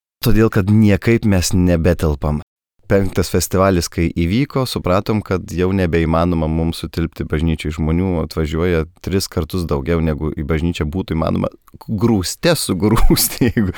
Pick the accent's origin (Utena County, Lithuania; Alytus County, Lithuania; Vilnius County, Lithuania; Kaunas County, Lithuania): Kaunas County, Lithuania; Kėdainiai; mes iš Kėdainių krašto, ne iš vidurio Lietuvos abu kilimo.